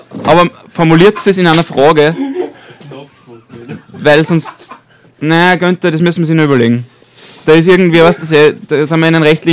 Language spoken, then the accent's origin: German; Austria; Als Österreicher muss man da flexibel sein.